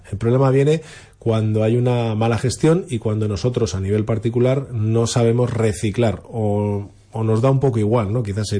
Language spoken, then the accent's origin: Spanish; Spain; no solamente somos los españoles